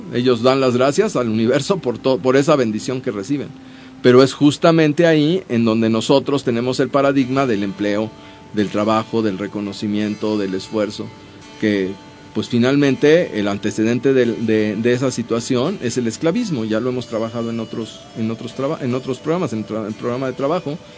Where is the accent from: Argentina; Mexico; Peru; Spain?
Mexico; como mexicanos vemos la vida de una manera.